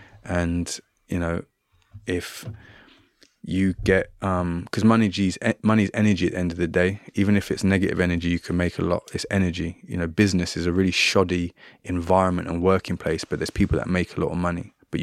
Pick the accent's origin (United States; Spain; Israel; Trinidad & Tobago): Trinidad & Tobago; I grew up in Trinidad and Tobago a lot of my time.